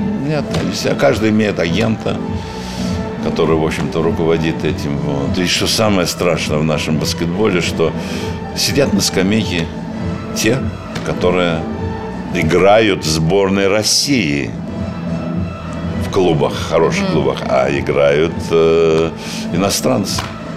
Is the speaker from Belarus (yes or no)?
yes; Belarus; А так как я белорус, на премьере я буду в Минске.